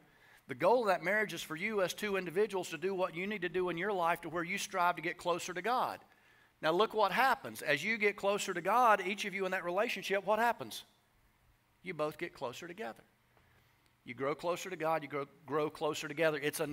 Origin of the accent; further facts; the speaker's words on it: the South, United States; accent: southern; some of you that pick on my southern accent